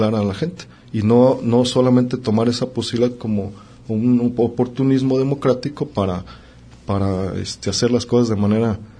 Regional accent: Mexico; nuestra imagen como mexicanos

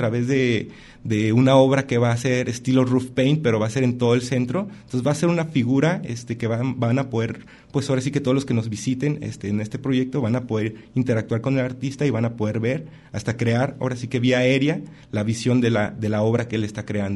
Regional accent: Jalisco, Mexico; Somos jaliscienses y nos enorgullece estar aquí, ¿no?

